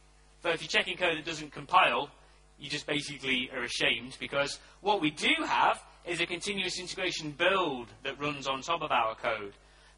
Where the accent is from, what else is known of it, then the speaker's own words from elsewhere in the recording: England, United Kingdom; because I am English, of course.